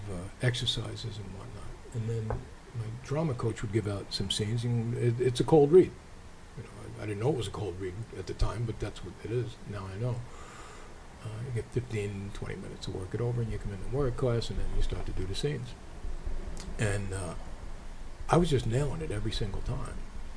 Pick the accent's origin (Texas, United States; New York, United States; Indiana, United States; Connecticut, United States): New York, United States; Brooklyn; born there; I was born in Ward 7 in Brooklyn.